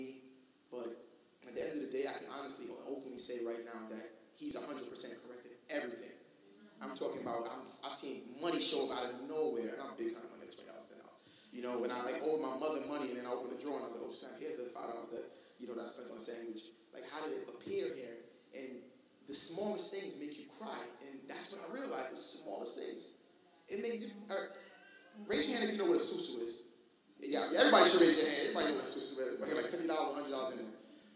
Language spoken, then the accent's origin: English; Canarsie, New York, United States; In my mind, I was from Canarsie, and I moved to Flatbush.